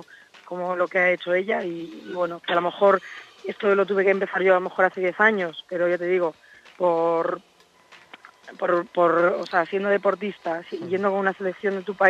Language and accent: Spanish; Spain; que yo soy de España, que yo no soy de aquí